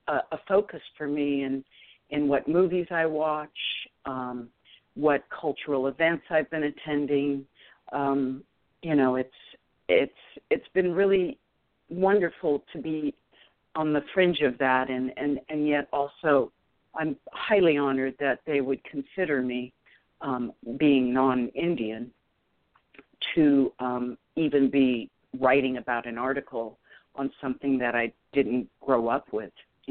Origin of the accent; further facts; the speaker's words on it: Philippines; first language Tagalog; English is a second language; So it kind of brought me back to my own experience of not learning my native tongue.